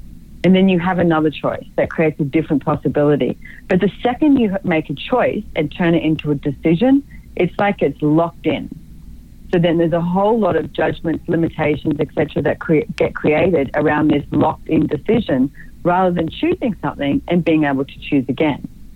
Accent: Australia; moved away as an adult; also born or lived in London; my first moving out of home was London, and I'm from Australia.

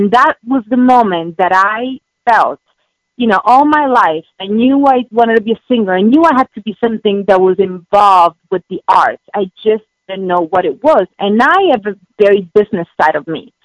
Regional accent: Rome, Lazio, Italy; moved away as an adult; also born or lived in London; now in United States; I was born in London, but, you know, my parents moved to Italy. So I ended up, I was raised in Rome most of my life.

